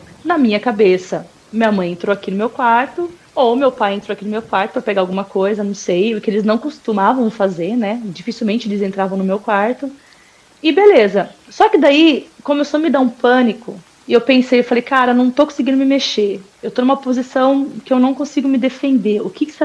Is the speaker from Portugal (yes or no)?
no; Piracicaba, São Paulo, Brazil; sou aqui de Piracicaba, interior de São Paulo.